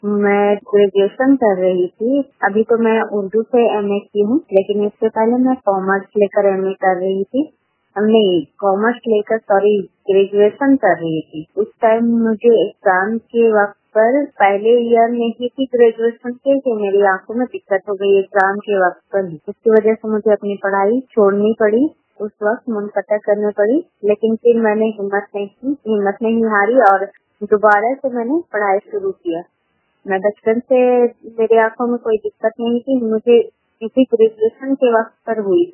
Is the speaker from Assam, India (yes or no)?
no; Ranchi, Jharkhand, India; मैं रांची झारखंड से हूँ।